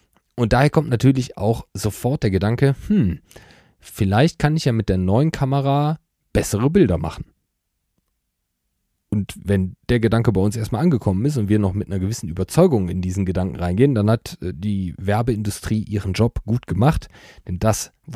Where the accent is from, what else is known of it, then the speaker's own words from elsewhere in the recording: Leverkusen, North Rhine-Westphalia, Germany; ich bin weder Arztsohn noch komme ich aus Bornheim. Ich komme aus Schlebusch und meine Eltern sind beide eher aus der Programmiersparte von Bayer